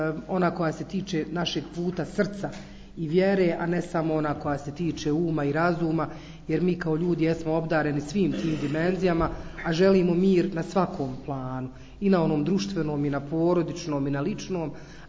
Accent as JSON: {"language": "Bosnian", "town": "Sarajevo", "region": "Federation of Bosnia and Herzegovina", "country": "Bosnia & Herzegovina", "said": "Dolazim iz Sarajeva i bit ću vaša moderatorica"}